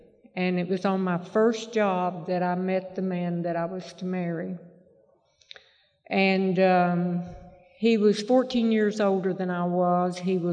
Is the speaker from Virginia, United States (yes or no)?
yes; Virginia, United States; I was born and raised in Virginia, and I didn't set out to, I'd never thought I'd be an alcoholic.